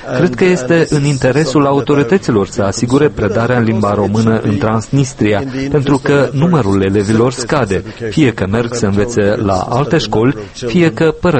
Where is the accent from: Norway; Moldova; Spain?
Norway; în țara mea natală, Norvegia